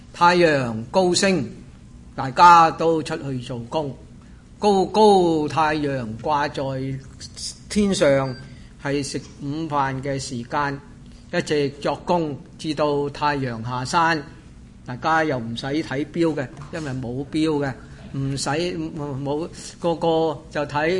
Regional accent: Hong Kong; 我在香港长大，所以在香港的生活日头和夜晚黑都是没什么分别的。

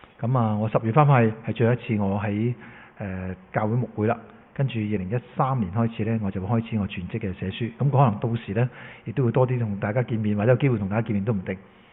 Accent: China; 其他書信咧都有好似我中國人咁樣

